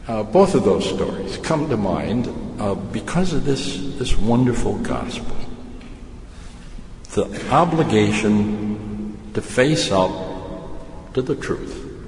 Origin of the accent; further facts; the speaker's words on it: Racine, Wisconsin, United States; the house I grew up in down in Racine was a new house when my family moved in 1940.